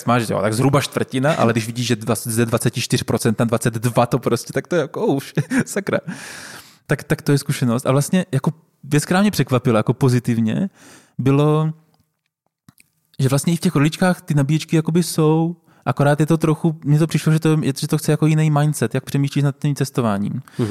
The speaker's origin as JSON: {"language": "Czech", "town": "Brno", "region": "South Moravian Region", "country": "Czechia", "tie": "born or raised there", "said": "já jsem vyrůstal celý život v Brně"}